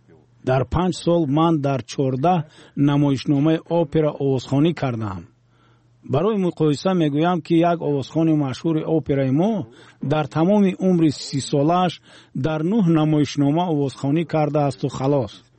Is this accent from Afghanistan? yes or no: no; Tajikistan; حدود 5 سال کودکیم در مولاتاب آباد گذشت و بدتر به ریگر کوچ بستیم. در تاجیکستان 4 شهر بود که در آنها اساساً روستاوران زندگی میکردند.